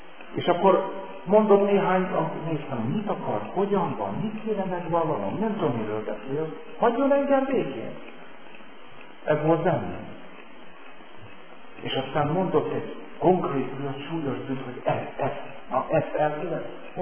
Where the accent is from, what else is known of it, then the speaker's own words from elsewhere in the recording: Viharsarok, Hungary; kitték és megyében, ahol felnőttem, nem véletlenül azt nevezett viharsaroknak